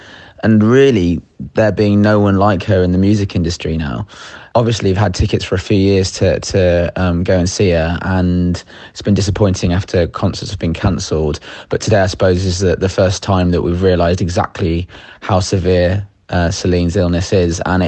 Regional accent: Leamington Spa, West Midlands, United Kingdom; I'm from Leamington Spa.

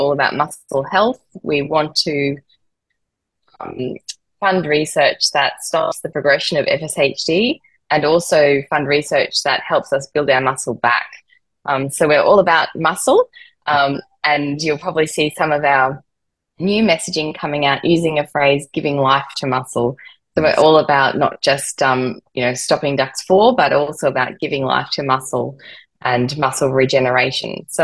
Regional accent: Australia; so obviously we're from Australia

